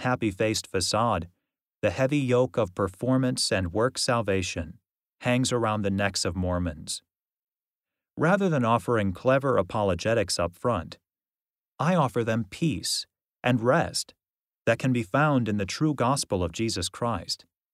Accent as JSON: {"language": "English", "region": "Utah", "country": "United States", "tie": "born or raised there", "also_born_or_lived": "southern Idaho", "said": "Growing up in Utah and southern Idaho, I experienced this pressure."}